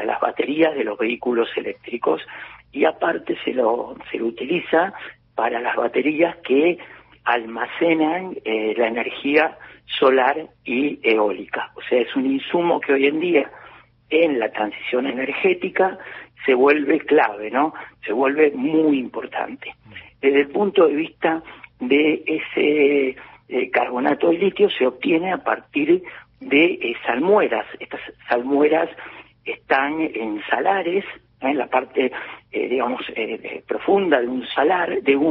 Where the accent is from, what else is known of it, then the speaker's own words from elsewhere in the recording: Argentina; generación que emigró en los años alrededor de 1870, por ahí, vinieron a la Argentina y después ya somos todos argentinos